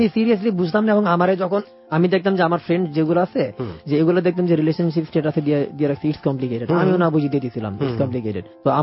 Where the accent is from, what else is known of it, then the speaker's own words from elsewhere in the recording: Dhaka, Dhaka Division, Bangladesh; also born or lived in Comilla; কুমিল্লা হচ্ছে আমার home town, but আমার জন্ম কুমিল্লায়, বাট জন্মের 6 মাস মানে উইদিন 1 ইয়ার এটা মোটামুটি নিশ্চিত আমরা ঢাকায় চলে আসি, একদম পার্মানেন্টলি ঢাকায় চলে আসি।